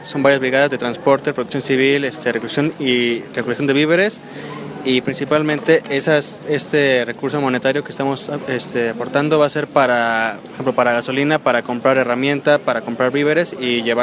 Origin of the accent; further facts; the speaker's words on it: Mexico; somos mexicanos